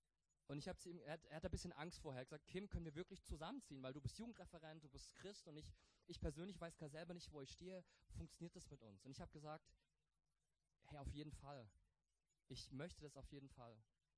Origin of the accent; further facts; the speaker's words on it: Baden-Württemberg, Germany; Württemberg ist ja schön, sag ich als Badener, Württemberg ist ja schön